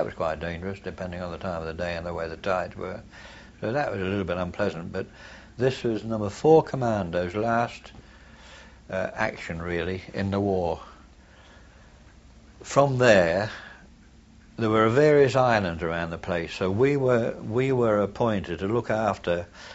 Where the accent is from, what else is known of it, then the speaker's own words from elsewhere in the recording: Ireland; Now, we come from Ireland, of course, we have that divide in Ireland the same way